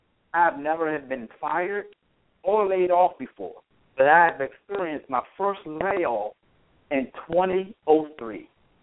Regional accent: Washington, District of Columbia, United States; of course. I've been born and raised in Washington, D.C.

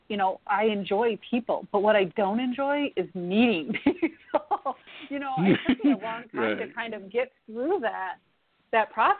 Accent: San Diego, California, United States; born there; I was born in San Diego, and I was raised across the country

